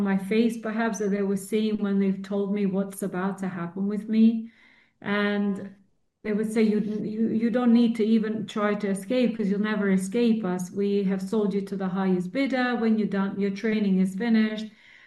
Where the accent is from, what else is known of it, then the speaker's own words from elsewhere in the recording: Central Serbia, Serbia; I speak Serbian fluently. I read, I write everything because I grew up in Serbia, and then I also speak Albanian, which is it's what is spoken in Kosovo.